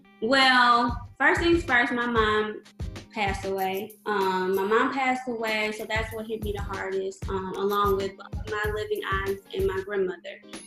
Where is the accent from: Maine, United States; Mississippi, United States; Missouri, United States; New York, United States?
Missouri, United States; St. Louis; also born or lived in Los Angeles; I'm from St. Louis, born and raised.